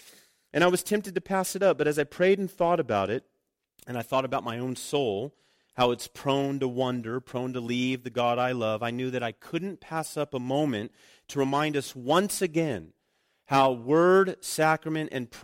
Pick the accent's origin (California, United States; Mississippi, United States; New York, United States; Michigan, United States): California, United States; My grandparents had an almond and walnut farm. And so growing up in the Central Valley, every harvest season was full of dust as we picked up the nuts, the almonds, and the walnuts.